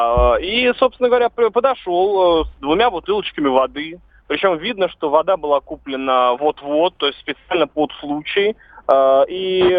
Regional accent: Moscow, Russia; не из Чечни, говорю, из Москвы.

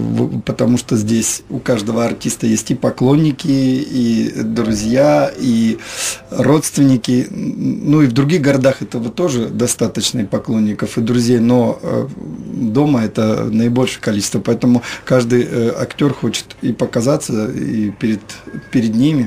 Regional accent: Simferopol, Crimea, Ukraine; я впервые снимался в городе Симферополе, в родном городе.

